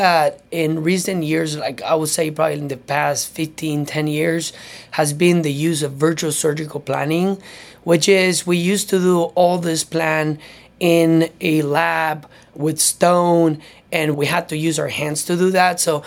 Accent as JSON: {"language": "English", "country": "Venezuela", "moved": "as an adult", "lives_now": "United States", "said": "I'm originally from Venezuela. I did my dental school there. Then I had some training in Colombia."}